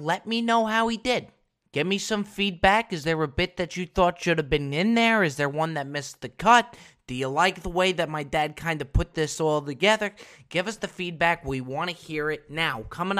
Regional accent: New Jersey, United States; Me growing up in Jersey, he played for the Nets.

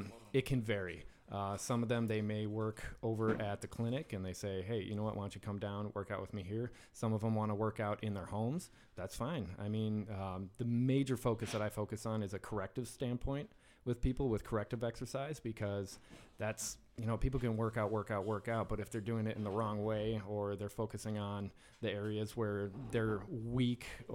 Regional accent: Amory, Wisconsin, United States; I mean, my hometown, and I love it because, you know, hometown roots, but about the most fitness I ever saw was 12-ounce curls.

